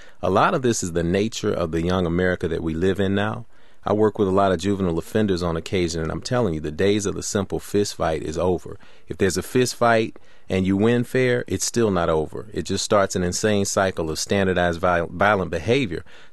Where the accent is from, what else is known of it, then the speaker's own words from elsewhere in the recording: Tennessee, United States; I grew up in Tennessee, and I'm part of the first generation of those who were victims of integration.